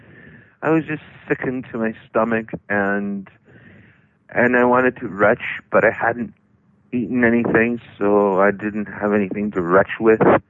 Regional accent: Brazil; moved away; I'm from Brazil, and I left in '79, and this happens every day.

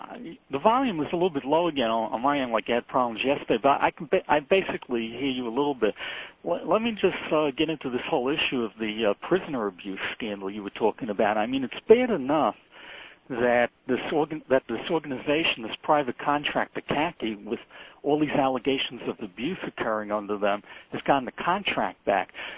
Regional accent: Long Island, New York, United States; I'm not from Brooklyn. I'm from Long Island.

